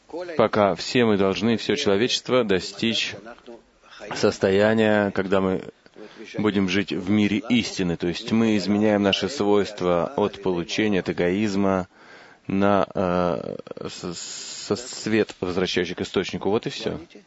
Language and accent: Russian; Holon, Tel Aviv District, Israel; из Холона.